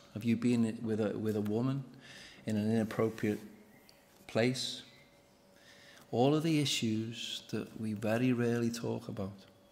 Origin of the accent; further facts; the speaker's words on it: United Kingdom; We're very British.